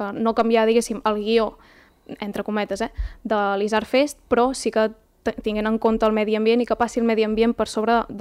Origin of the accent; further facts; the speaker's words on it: Sant Hilari Sacalm, Catalonia, Spain; som de Sant Hilari i ho portem a la sang, ho portem als gens